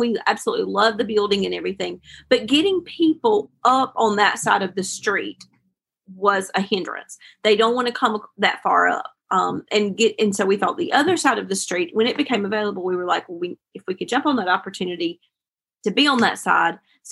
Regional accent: North Carolina, United States; We're originally from Wilkes County, so we're not far at all from Boone from there.

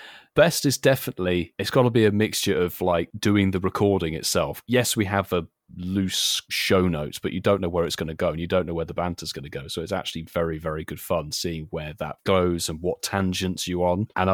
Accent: South West England, United Kingdom; Well, technically, I'm from the West Country, so I should sound like a farmer, but I don't.

